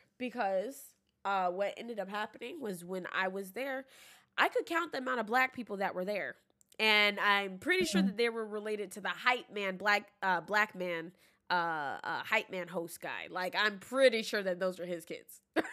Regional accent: San Diego, California, United States; moved away; I mean, growing up, I'm from San Diego and I moved to Florida. That was already a culture shock, seeing how these Black people are versus the Black people I knew in California.

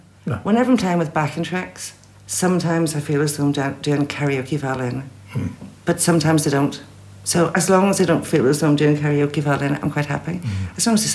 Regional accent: Ireland; I know I'm Irish, but I've never played Irish music before.

